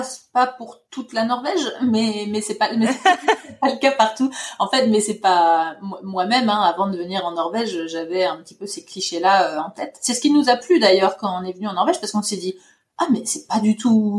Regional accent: Grand Est, France; now in Norway; moi, je viens des Ardennes, donc du nord-est.

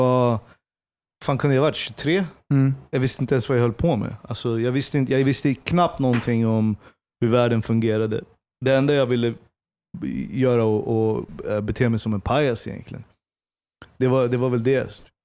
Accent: Stockholm, Stockholm County, Sweden; Det jag är uppväxt i Hässelby gård fram tills att jag var 13 år gammal. Och sen så flyttade vi till stan. Jag blev en innerstadsunge. Jag är från båda sidor av staketet.

